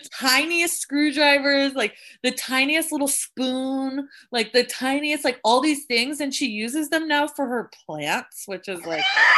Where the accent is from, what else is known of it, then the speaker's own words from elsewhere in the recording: Portland, Oregon, United States; so I grew up in Portland, and Portland's such a weird place.